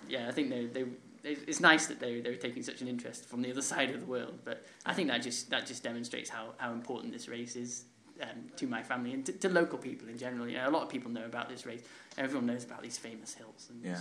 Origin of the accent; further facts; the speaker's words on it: Sedbergh, North West England, United Kingdom; I was brought up in Sedbergh, which is just, you know, 17 miles down the road. I spent a lot of time in my childhood in the Yorkshire Dales running in these fells.